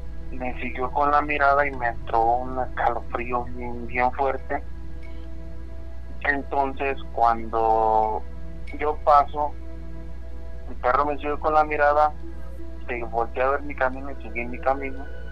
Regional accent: Chiapas, Mexico; now in Querétaro, Mexico; yo soy de un pueblito en una zona alta del estado de Chiapas.

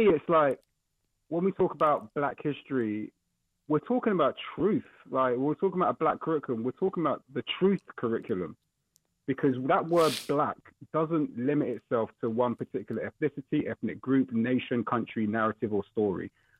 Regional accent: United Kingdom; Why am I acting this way as a British person?

